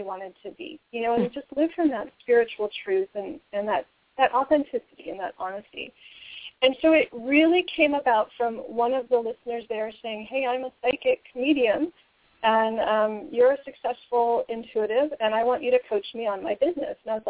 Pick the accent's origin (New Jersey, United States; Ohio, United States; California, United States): California, United States; And so I grew up in Marin County in California.